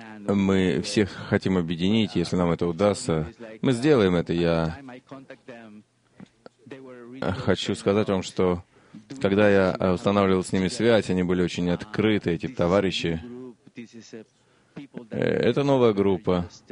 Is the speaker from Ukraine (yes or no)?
no; Washington, United States; из Вашингтона.